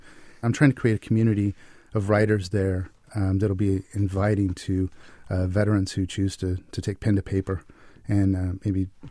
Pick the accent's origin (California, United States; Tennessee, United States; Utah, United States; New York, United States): California, United States; Fresno; When I first came back from Iraq, I was doing some construction work in Fresno, California, my hometown.